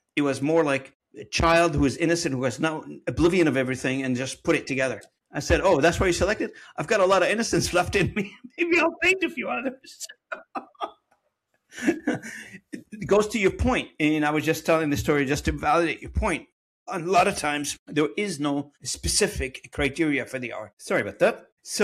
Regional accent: Beirut, Beirut Governorate, Lebanon; I grew up in Beirut during the Civil War back in the days, in the 70s and the 80s.

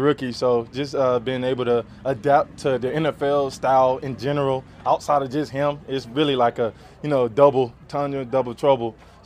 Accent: Atlanta, Georgia, United States; I grew up in Atlanta, so every day I still wake up, come into work, and I see him.

